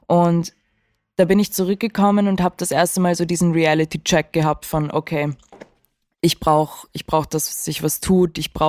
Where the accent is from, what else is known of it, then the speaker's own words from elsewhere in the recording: Vienna, Austria; ich bin auch in Wien aufgewachsen.